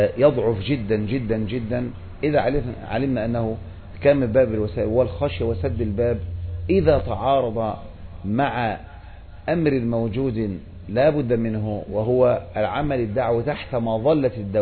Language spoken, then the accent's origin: Arabic; Egypt; أو عندنا في مصر أيضا الأعمال كلها تابعة لوزارات وكذا